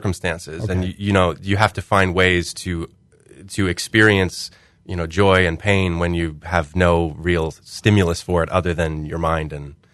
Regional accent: Galesburg, Illinois, United States; also born or lived in Connecticut; I grew up in theater in Connecticut when I was a child, and then here in Galesburg when I was in high school.

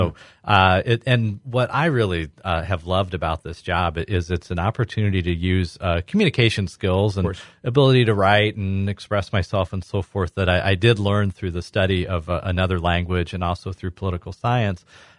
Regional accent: Normal, Illinois, United States; I grew up in Normal, Illinois. I was born there in high school in Normal. Moved to the Quad Cities for college. Attended Augustana College.

